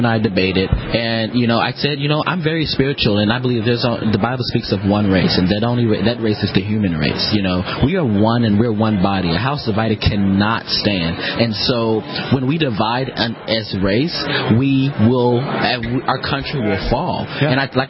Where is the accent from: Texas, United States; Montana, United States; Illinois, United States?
Illinois, United States; Chicago; born there; I was born in Chicago, but it didn't say it.